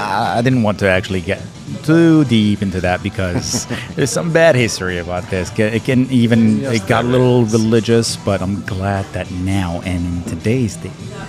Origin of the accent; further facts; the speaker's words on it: Morocco; now in United States; We didn't have it. I grew up in Morocco.